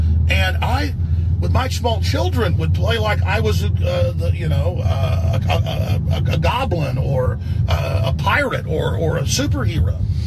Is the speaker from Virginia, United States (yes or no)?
no; Texas, United States; accent: Texas; I do have a Texas accent. I am from Texas. People think you're dumb if you're from Texas.